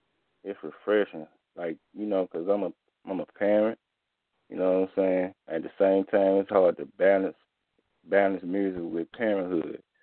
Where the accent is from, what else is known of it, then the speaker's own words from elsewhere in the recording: Birmingham, Alabama, United States; I'm from Birmingham, Alabama.